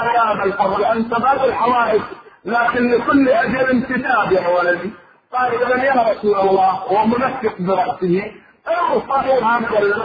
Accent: Iraq; معروف عندنا بالعراق وهنا وكل مكان

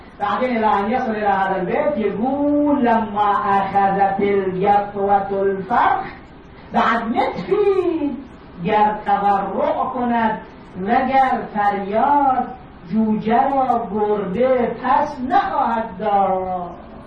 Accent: Egypt; وصلنا أكبر حكومة في بلادنا مصر، لا شك فيه.

